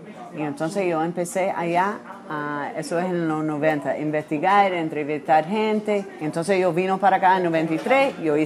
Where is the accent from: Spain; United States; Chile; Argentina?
United States; New York; now in Cuba; Soy de Nueva York. Me enamoré del pueblo cubano, de las filosofías aquí, de cómo organizar una sociedad en una manera diferente.